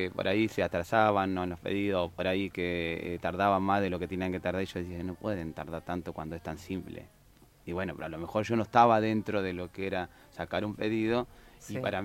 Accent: Córdoba, Argentina; now in Paraná, Argentina; viste que el cordobés siempre tiene su gracia, pero también tiene sus mañas. Entonces trato de no decir que soy cordobés.

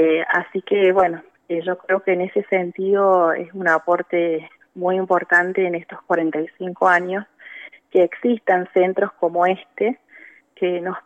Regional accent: Argentina; Nos pasó a nosotros como argentinos, ¿no?

